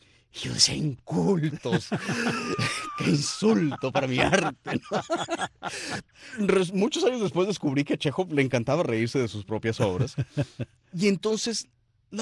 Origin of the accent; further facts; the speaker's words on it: Chihuahua, Mexico; born there; Yo nací en la ciudad de Chihuahua